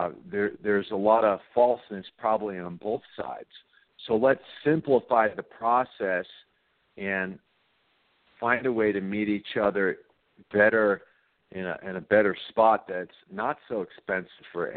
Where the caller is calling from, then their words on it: New York City, New York, United States; I'm calling from New York City.